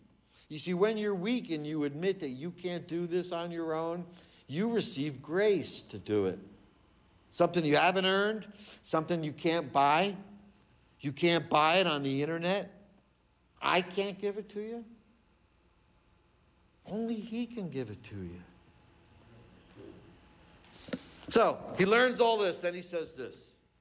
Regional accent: New Jersey, United States; I remember growing up in New Jersey, it was boring cats and dogs when I was a kid.

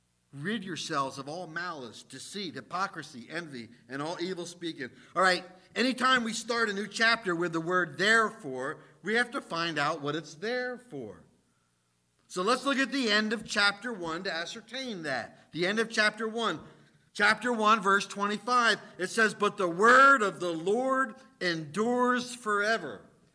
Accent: New Jersey, United States; Reminds me of something from growing up in Jersey.

